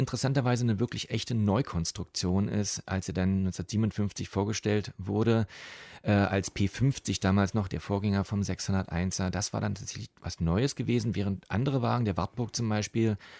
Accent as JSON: {"language": "German", "region": "Berlin", "country": "Germany", "said": "auf so kleinen Nebenstraßen in Pankow, wo ich herkomme."}